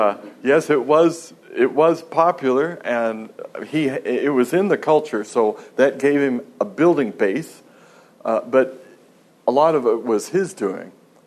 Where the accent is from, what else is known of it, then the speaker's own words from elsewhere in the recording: Topeka, Kansas, United States; I grew up in Topeka, Kansas, so St. Louis is a big city.